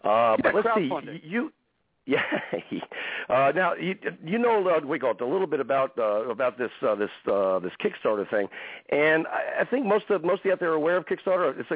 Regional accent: New Jersey, United States; I'm from Jersey. Give me a break.

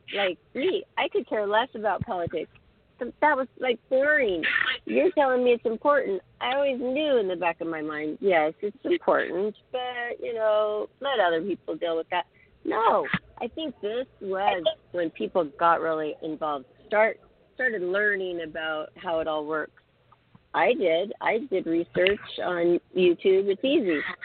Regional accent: Seattle, Washington, United States; also born or lived in Los Angeles; now in Huntington Beach, United States; I'm from Washington State, Seattle, and Johnny lives in Destin, Florida. I live in Huntington Beach, California now after 30 years in L.A.

